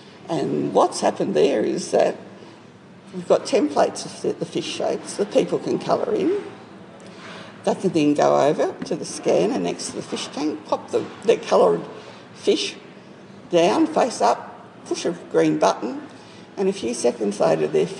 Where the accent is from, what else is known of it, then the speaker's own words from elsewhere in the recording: St Kilda, Victoria, Australia; I'm not a country person originally, born and bred in St Kilda.